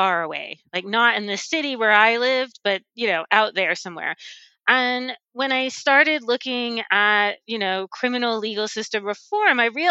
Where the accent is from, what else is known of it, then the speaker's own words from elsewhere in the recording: Texas, United States; So I grew up in Texas